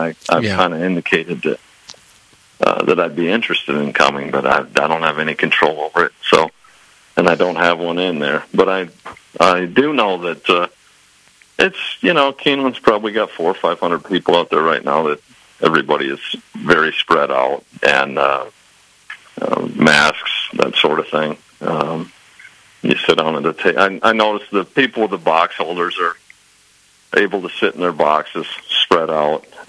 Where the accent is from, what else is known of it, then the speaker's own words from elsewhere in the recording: Madison, Wisconsin, United States; Originally, I'm from Madison, Wisconsin.